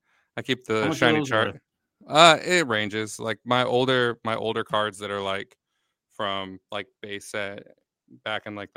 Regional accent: Washington, United States; First of all, I'm from Washington, and I don't want anyone to know what my collection's worth in case they try to tax it.

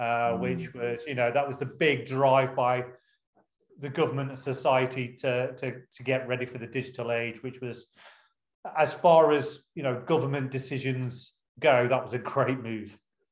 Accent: United Kingdom; born there; So born in the UK in the 70s, was very lucky to have really hardworking working class parents who foresaw the computer age coming well ahead of the game.

